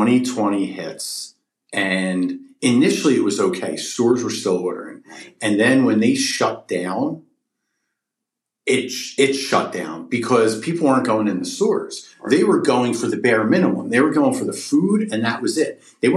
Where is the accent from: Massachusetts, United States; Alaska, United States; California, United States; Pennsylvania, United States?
Pennsylvania, United States; Philadelphia; I grew up in Northeast Philly.